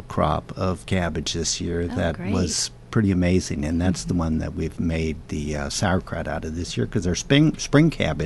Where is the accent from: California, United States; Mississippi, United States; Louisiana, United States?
California, United States; Mar Vista; moved away as an adult; I was born and raised down in Mar Vista, California, which is just inland from Venice Beach.